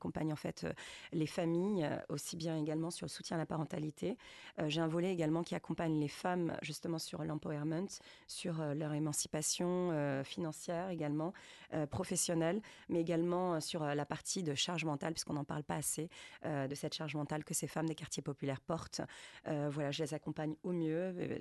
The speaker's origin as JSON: {"language": "French", "region": "Île-de-France", "country": "France", "said": "Je viens de Seine-Saint-Denis."}